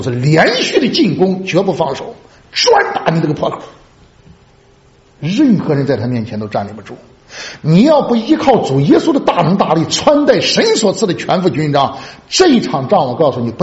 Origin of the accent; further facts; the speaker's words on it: China; 我们中国人说一句话，把你卖了你给他数钱，就这句话啊。